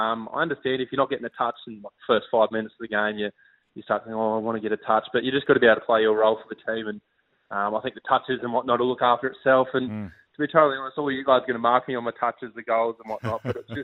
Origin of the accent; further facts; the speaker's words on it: St Kilda, Victoria, Australia; born there; also born or lived in Queensland; But, I got a lot of family in Melbourne, and I was born in St Kilda.